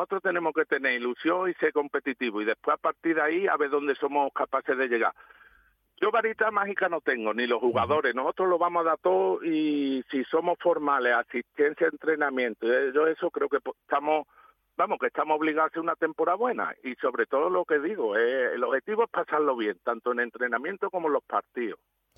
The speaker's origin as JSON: {"language": "Spanish", "town": "Campillo", "country": "Spain", "said": "yo soy de Campillo, pero ya te digo que si he jugado y está ahí, somos pueblos vecinos"}